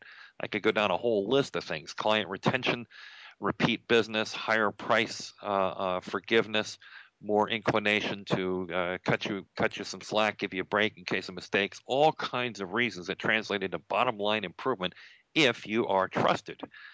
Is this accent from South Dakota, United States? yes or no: yes; South Dakota, United States; I grew up partly in South Dakota.